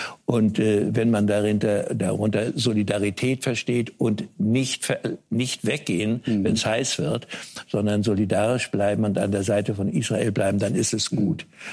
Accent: Germany; ich möchte nicht ein moralischer Lehrer sein als älterer Deutscher

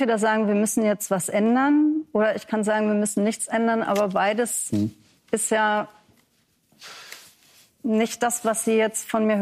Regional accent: Rhineland-Palatinate, Germany; Ich bin aus Rheinland-Pfalz.

